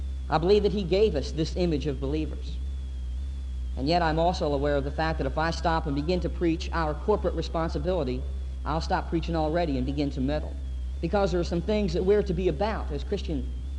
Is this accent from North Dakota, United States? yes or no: no; Pennsylvania, United States; Now, I come from Pennsylvania, and there's a lot of Pennsylvania Dutch people up there, which is part of my heritage